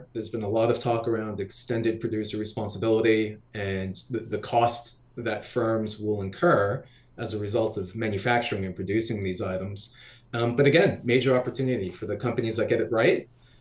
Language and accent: English; Connecticut, United States; So here in the U.S. and in my hometown of Connecticut now, we just raised the redemption rate from 5 cents to 10 cents.